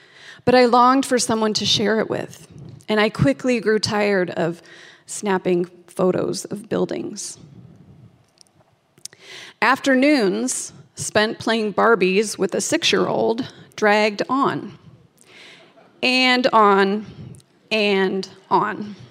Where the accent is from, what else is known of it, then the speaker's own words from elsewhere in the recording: Boone, Iowa, United States; moved away as an adult; now in Paris, France; I had left my hometown of Boone, Iowa, everyone and everything I knew, to live in Paris for the next year and work as a nanny